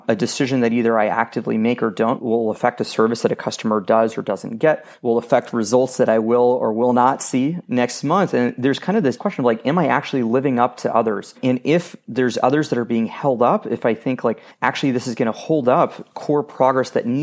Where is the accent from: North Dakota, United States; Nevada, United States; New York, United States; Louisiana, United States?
Nevada, United States; Las Vegas; also born or lived in China; So I grew up in Las Vegas, but I actually lived in China for almost 2 years